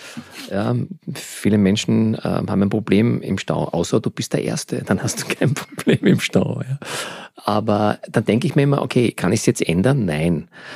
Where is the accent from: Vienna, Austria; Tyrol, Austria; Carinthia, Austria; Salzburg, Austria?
Vienna, Austria; kam also aus Polen, aus Katowice. Meine Mami kam aus dem Burgenland. Ich bin ein typischer Wiener.